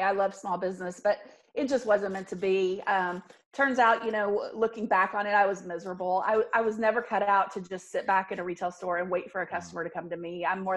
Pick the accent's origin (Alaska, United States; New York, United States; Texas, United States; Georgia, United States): Texas, United States; Abilene; Well, I'm a self-proclaimed small town Texas girl. Born and raised in Abilene, Texas, which if you don't know anything about Abilene, it's a tiny little church town, church on every corner.